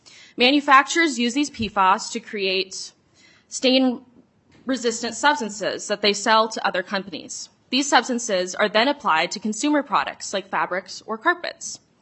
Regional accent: Woodbury, Minnesota, United States; the water Amara and I grew up drinking in Woodbury

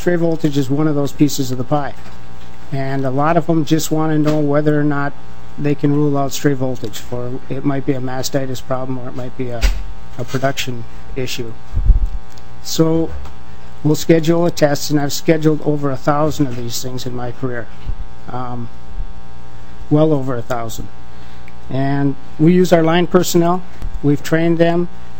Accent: Minnesota, United States; I worked up north for a while in my hometown, which is Tommy Rukavina country, so I hope nobody holds that against me.

